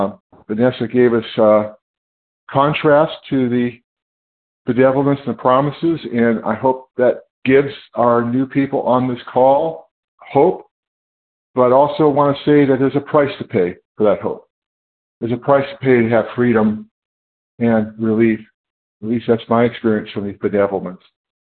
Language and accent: English; California, United States; I am from California.